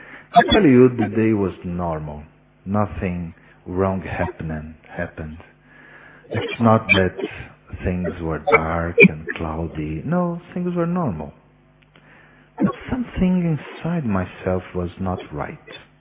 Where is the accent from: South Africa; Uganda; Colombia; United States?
Colombia; English is a second language; I am from Colombia.